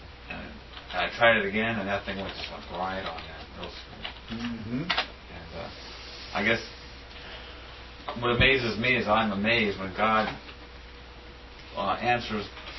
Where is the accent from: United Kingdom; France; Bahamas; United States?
United States; California; I never even seen a roach until I came to Pensacola. I'm from California.